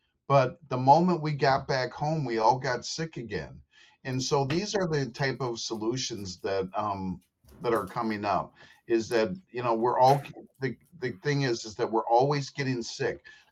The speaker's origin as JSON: {"language": "English", "town": "Dousman", "region": "Wisconsin", "country": "United States", "tie": "born or raised there", "said": "And so I've really lived in this area all my life."}